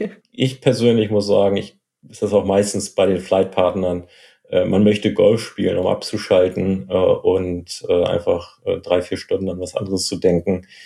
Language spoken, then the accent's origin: German; Hamburg, Germany; Astra, als Hamburger.